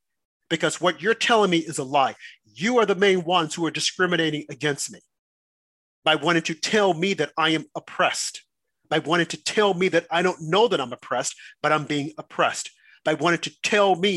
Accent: United States; born there; I was born here in America, in the freest country.

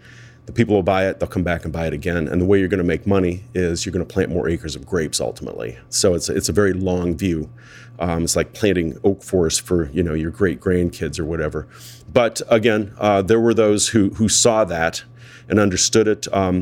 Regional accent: South Bend, Indiana, United States; And I grew up in South Bend. My wife's from Lansing.

